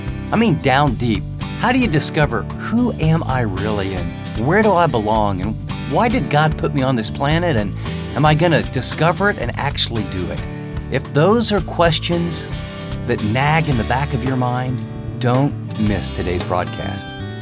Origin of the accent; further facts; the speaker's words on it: California, United States; and I'm from California, and, I got a tie on and a coat